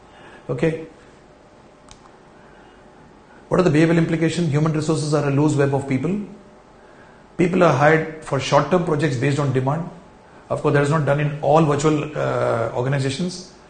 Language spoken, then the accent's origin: English; India; English is a second language; When I, as an Indian, is interacting with a Japanese